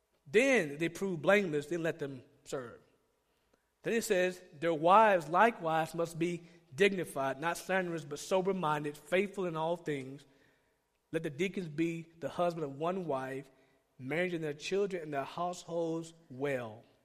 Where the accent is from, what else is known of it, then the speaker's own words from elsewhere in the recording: Georgia, United States; Well, I'm from Georgia, we call this two-faced. That's what we call it from Georgia.